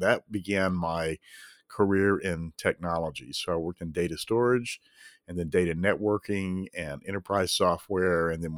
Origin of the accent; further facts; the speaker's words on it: Tennessee, United States; I grew up in East Tennessee. I know a lot of Tennessee jokes